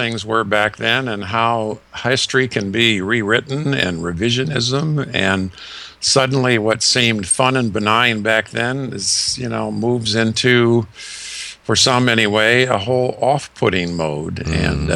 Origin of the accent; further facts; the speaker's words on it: Grand Rapids, Michigan, United States; Well, you know, my hometown was Grand Rapids.